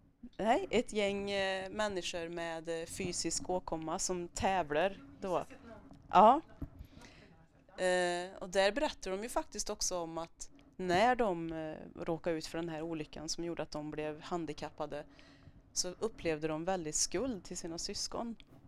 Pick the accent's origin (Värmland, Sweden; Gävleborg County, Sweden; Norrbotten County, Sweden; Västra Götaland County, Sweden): Värmland, Sweden; Grums; Jag utgår ifrån Grums där jag är uppvuxen och fortfarande inte har flyttat ifrån.